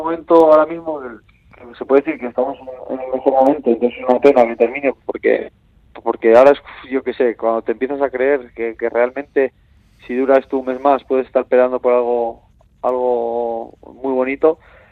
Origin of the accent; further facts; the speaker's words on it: Bilbao, Basque Country, Spain; Al final yo soy de Bilbao y desde pequeño en mi casa siempre es así el Athletic.